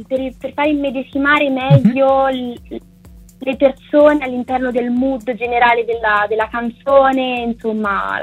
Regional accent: Perugia, Umbria, Italy; Ero in una città che non è la mia, perché io sono di Perugia

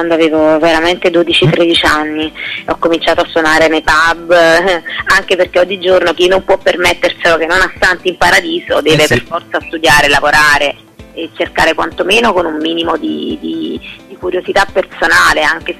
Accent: Naples, Campania, Italy; io sono napoletanissima e sono una terrona, come si suol dire

